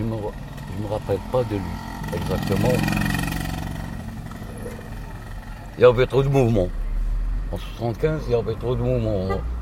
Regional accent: Mostaganem, Mostaganem Province, Algeria; Parce que moi, je suis d'origine de Mostaganem.

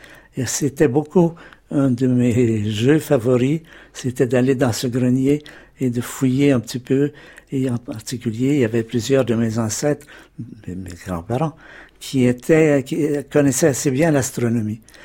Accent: Montreal, Quebec, Canada; Oui, c'est à Montréal. C'est dans une maison assez vieille où nous habitons avec mes parents et mes grands-

